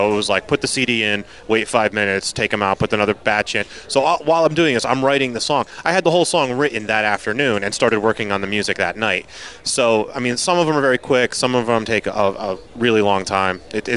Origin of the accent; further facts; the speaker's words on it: New Jersey, United States; We're kind of spaced out around the country. I'm from New Jersey.